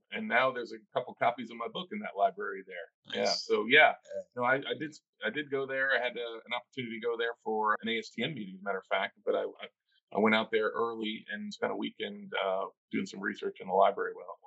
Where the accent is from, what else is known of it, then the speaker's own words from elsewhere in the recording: Saratoga Springs, New York, United States; also born or lived in Olean; Well, I was born up in Western New York, in Olean, New York. My parents went to St. Bonaventure University. My dad moved around a little bit when we were kids, but ultimately when I was in middle school, we settled down in Saratoga Springs, New York